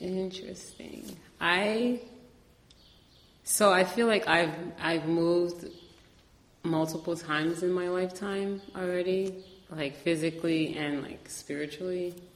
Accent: Hudson, New York, United States; also born or lived in Paris / Long Island; I would consider Hudson a home for sure. I think I've been, like, I was born in Paris, and then we moved to Long Island, and then we moved to Hudson, and then I moved to back to the city, and I lived in multiple boroughs there.

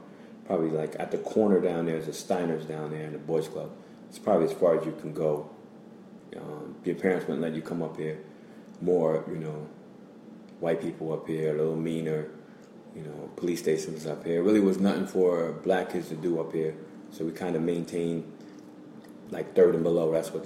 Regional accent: Hudson, New York, United States; born and raised in Hudson, New York, and that's who I am.

